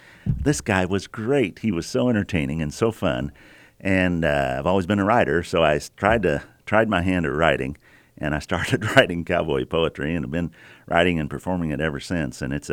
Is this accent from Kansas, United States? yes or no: yes; Manhattan, Kansas, United States; I grew up on the Lazy T Ranch near Manhattan my later years and went to K-State. And so, you know, I was always a cowboy at heart, a farm boy, an FFA-er, 4-H-er.